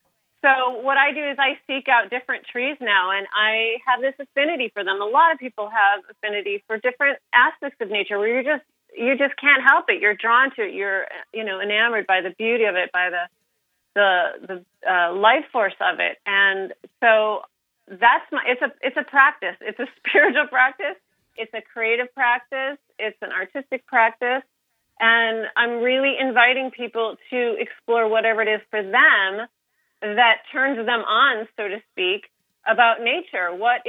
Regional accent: Midwest, United States; now in California, United States; Well, I grew up in the Midwest, and of course, there's nature everywhere.

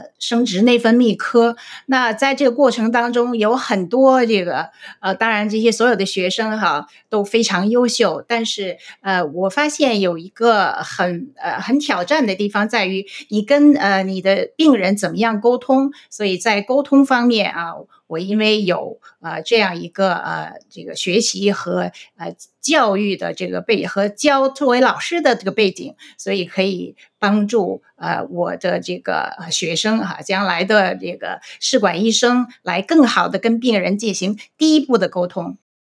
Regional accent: San Francisco, California, United States; 因为就是说我是在这里长大哈，旧金山地区有很多很多地方你可以去看

